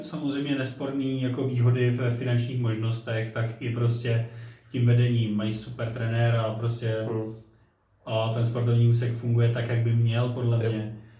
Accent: Plzeň, Plzeň Region, Czechia; protože jsme ze Plzně.

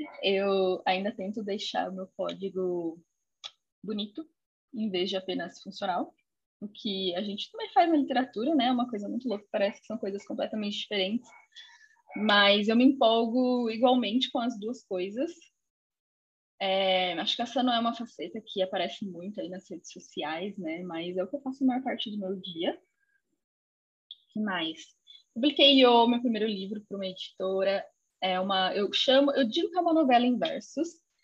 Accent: Sumaré, São Paulo, Brazil; muito pequena, então, para falar a verdade, eu não nasci nela, porque não tinha uma maternidade, para você ter uma ideia de como eu era pequena. Cresci em Sumaré, sempre vivi em Sumaré, moro perto ainda de Sumaré, tipo, a 15 minutos de Sumaré

